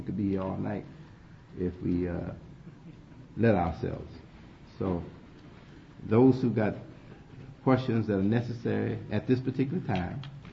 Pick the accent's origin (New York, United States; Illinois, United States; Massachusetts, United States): Illinois, United States; Chicago; We're from Chicago. We love the weather today.